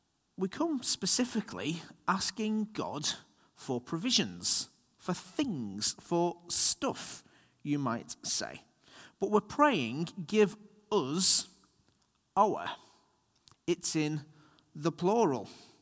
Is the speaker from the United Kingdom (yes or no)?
yes; United Kingdom; particularly in Britain, we're British, so we like to think we can sort out all the problems